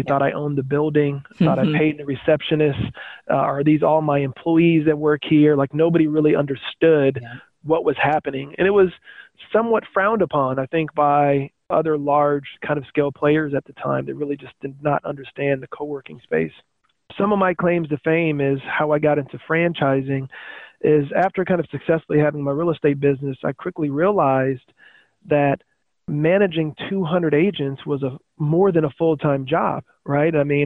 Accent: Rochester, New York, United States; born there; I was born in Rochester, New York as the youngest of nine

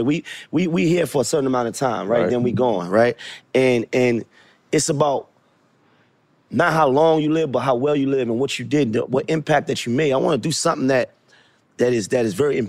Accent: Brooklyn, New York, United States; I'm a Knicks fan and Nets fans. I'm from Brooklyn.

